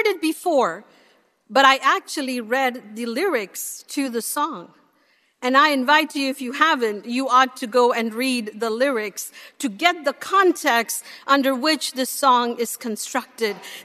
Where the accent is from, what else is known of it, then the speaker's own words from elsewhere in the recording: India; I grew up in India, and I have not heard about a God who waits for someone to say yes.